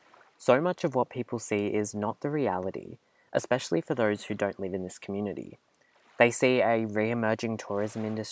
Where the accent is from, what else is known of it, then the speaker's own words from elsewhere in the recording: Casuarina, New South Wales, Australia; I'm from Casuarina, New South Wales, which is about 20 minutes from Byron Bay